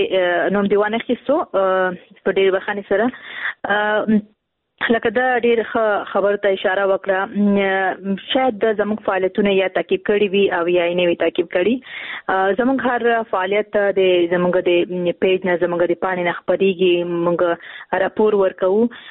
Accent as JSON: {"language": "Pashto", "region": "Khost", "country": "Afghanistan", "said": "زه هم د خوست یم"}